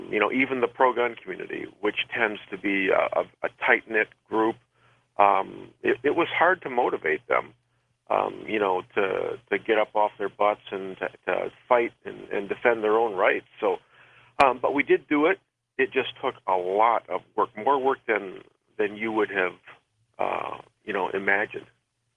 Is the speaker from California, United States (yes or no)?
no; Michigan, United States; We have another one coming up in October here in my home state of Michigan.